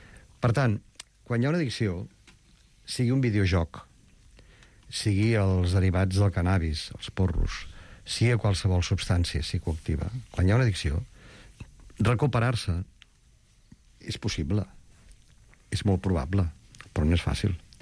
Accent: Berga, Catalonia, Spain; Jo sóc de Berga, podríem parlar del Berguedà

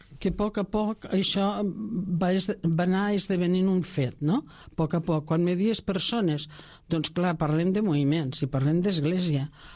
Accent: Tàrrega, Catalonia, Spain; born there; jo vaig néixer a Tàrrega, però per una casualitat la meva mare passava per allí i doncs vaig venir jo al món. Vaig néixer en el si d'una família senzilla i treballadora.

